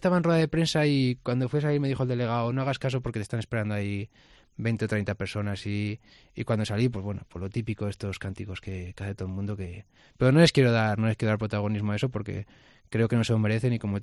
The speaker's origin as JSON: {"language": "Spanish", "town": "Villoruela", "region": "Castile and León", "country": "Spain", "tie": "born or raised there", "said": "Sí, lo hago en mi pueblo, sí. Yo no tuve la oportunidad cuando fui pequeño de tener un campus, ¿no?"}